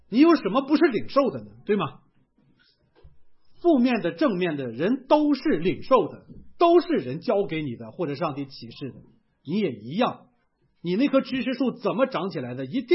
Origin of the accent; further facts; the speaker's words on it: Shanxi, China; also born or lived in Hebei; 我是河北的，山西长大，泛称华北人吧。